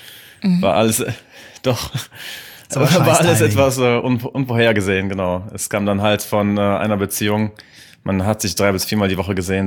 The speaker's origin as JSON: {"language": "German", "town": "Cologne", "region": "North Rhine-Westphalia", "country": "Germany", "lives_now": "Berlin, Germany", "said": "Ich bin ja jetzt seit 7 Jahren hier in Berlin und ich komme ja aus Köln."}